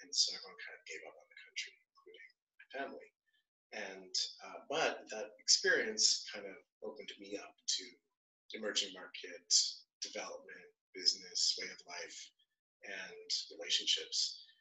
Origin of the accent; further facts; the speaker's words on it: Toronto, Ontario, Canada; also born or lived in New York City, United States; My parents are from the British West Indies, from British Guyana. I grew up in Toronto and in New York City area.